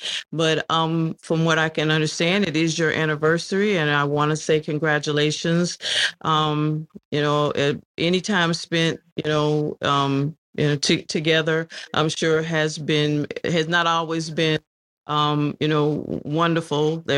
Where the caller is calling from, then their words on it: Roswell, Georgia, United States; I'm coming from Roswell, Georgia, the northern suburbs of Atlanta, Georgia.